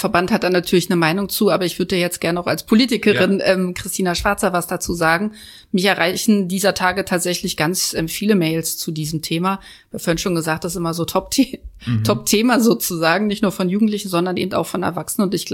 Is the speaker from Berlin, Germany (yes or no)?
yes; Berlin, Germany; ich als Neuköllnerin bin ja auch groß geworden in der Hasenheide. Also meine ersten Lebensjahre habe ich ganz viel gespielt in der Hasenheide.